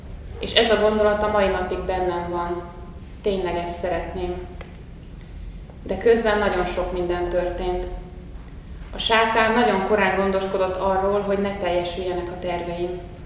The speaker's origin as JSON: {"language": "Hungarian", "town": "Győr", "region": "Győr-Moson-Sopron", "country": "Hungary", "moved": "as an adult", "lives_now": "Budapest, Hungary", "said": "sziasztok! Győri származású vagyok, de már 18 éves korom óta itt élek Budapesten."}